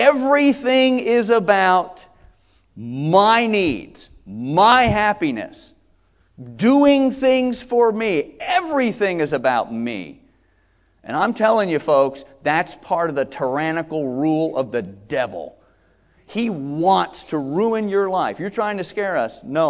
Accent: United States; And as Americans, we go, hi-ya! Because I'm an American and I'm all about individuality and freedom.

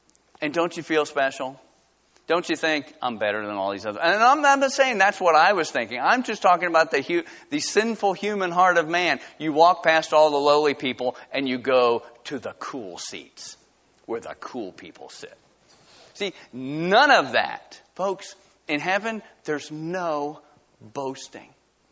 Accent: Valdosta, Georgia, United States; Listen, I grew up in Valdosta, Georgia. It's all about football, folks.

